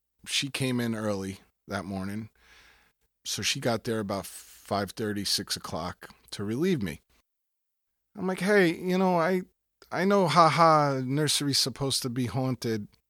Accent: Flatbush, New York, United States; But I'm the guy from Flatbush who acts like he's from Missouri.

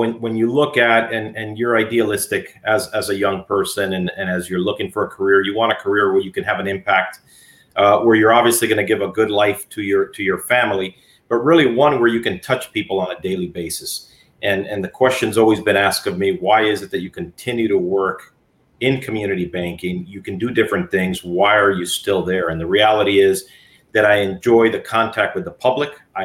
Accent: Miami, Florida, United States; I'll tell you, it was a different Miami. My parents had just come from Cuba.

